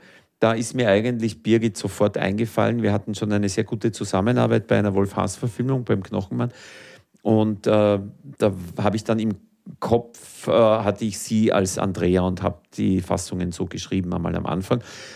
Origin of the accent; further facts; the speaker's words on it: Lower Austria, Austria; Ich komme aus dem Donautal, da ist nur grün.